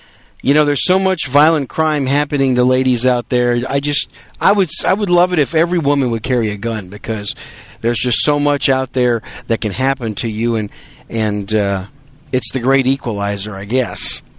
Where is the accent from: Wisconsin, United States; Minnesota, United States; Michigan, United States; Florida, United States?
Wisconsin, United States; also born or lived in New York City; I was born in New York City, raised in Wisconsin. Now I live in the great gun-friendly state of Texas.